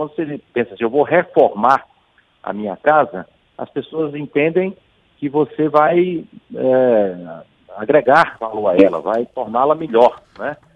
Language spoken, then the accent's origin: Portuguese; Bahia, Brazil; born there; Várzea do Poço e Várzea da Roça, exatamente uma região no interior da Bahia, onde eu nasci, muito seca, semiárido